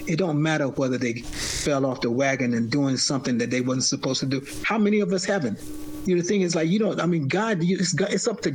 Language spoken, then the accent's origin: English; the South, United States; when I grew up in the South, there's Islamic practices that was being done by all the members of my family and my community